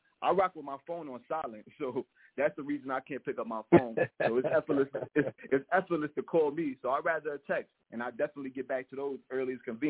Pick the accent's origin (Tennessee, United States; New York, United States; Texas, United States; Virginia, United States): New York, United States; New York City; also born or lived in Pennsylvania; I'm from the Bronx, New York. You know what I mean? I migrated upstate. I migrated to PA. So I've been around.